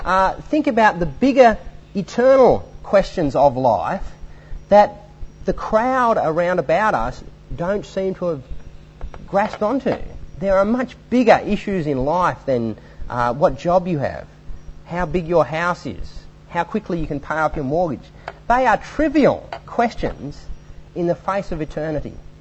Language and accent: English; Yass, New South Wales, Australia; I can remember when I was growing up in Yass